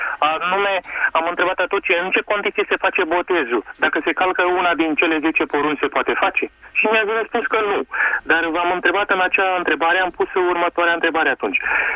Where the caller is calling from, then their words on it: Argeș, Romania; din Argeș